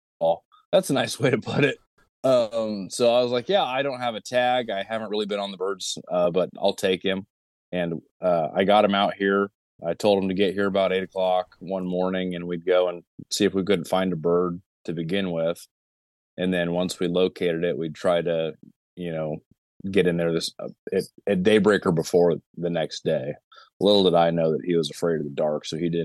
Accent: Illinois, United States; I'm from Central Illinois. I'm an outdoorsman.

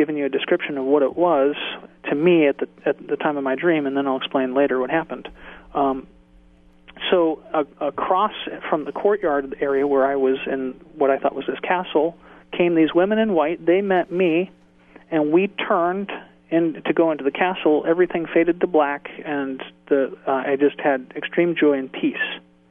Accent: Virginia Beach, Virginia, United States; I grew up in Virginia Beach. I went to college near Washington, D.C., and it was much more multicultural, much more multi-religious environment, you know.

